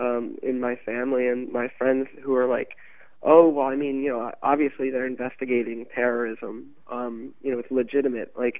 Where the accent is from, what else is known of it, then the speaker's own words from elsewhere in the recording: Towson, Maryland, United States; in my hometown, Towson, Baltimore County